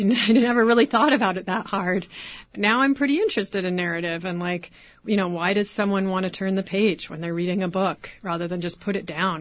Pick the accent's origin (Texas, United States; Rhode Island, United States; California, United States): California, United States; Berkeley; I grew up in Berkeley.